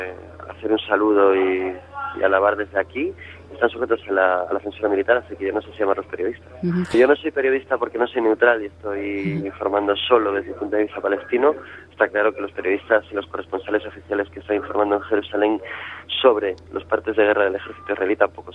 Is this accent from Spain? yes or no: yes; Spain; por lo menos español soy el único y somos 6 europeos